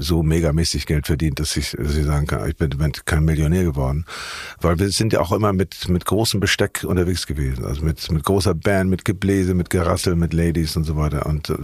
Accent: Hamburg, Germany; Wandsbek war meine Schule. Ich bin geboren in Barmbek Süd, was ja auch als Beverly Hills von Barmbek gilt.

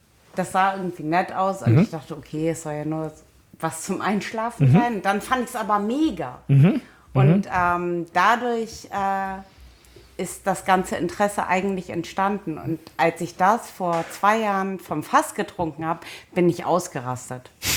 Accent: Northern Germany, Germany; Ich bin im Norden aufgewachsen.

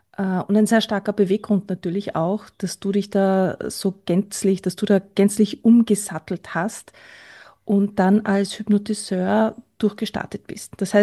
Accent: Austria; psychosozialer Berater heißt das bei uns in Österreich

